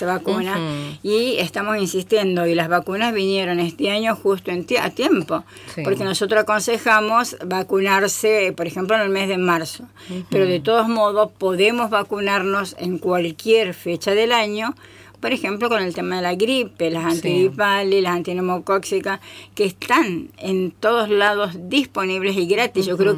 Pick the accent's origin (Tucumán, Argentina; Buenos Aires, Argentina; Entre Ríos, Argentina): Tucumán, Argentina; now in Misiones, Argentina; yo que no soy misionera, pero soy tucumana, pero ya adoptada por Misiones hace 30 años